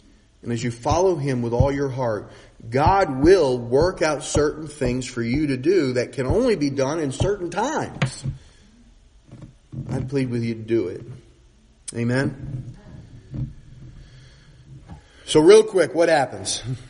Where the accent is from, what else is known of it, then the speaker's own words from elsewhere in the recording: Louisiana, United States; born there; I was born in Louisiana. My uncle lived in North Carolina.